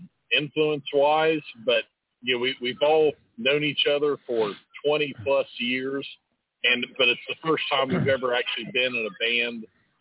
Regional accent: Ohio, United States; obviously, we're from Ohio, so we're Buckeyes, and we kind of wanted to do a song that kind of represented the state.

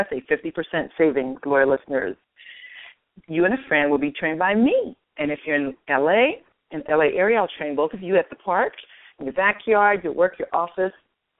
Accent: Belize; now in Inglewood, United States; because I spent most of my life living there since I came to America from Belize.

